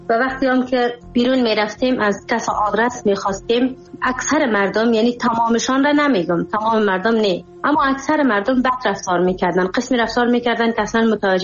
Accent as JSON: {"language": "Persian", "country": "Afghanistan", "said": "من افغانی هستم، کامل افغانی هستم"}